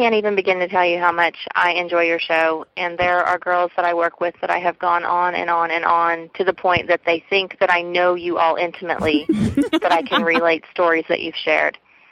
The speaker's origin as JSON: {"language": "English", "town": "Broken Arrow", "region": "Oklahoma", "country": "United States", "said": "Hey, Divas. … I'm from Broken Arrow, Oklahoma."}